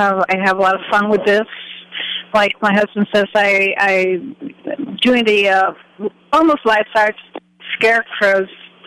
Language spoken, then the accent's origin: English; Santa Clarita, California, United States; now in Cambria, United States; We come from Southern California, from Santa Clarita, and just came out here because we love paradise.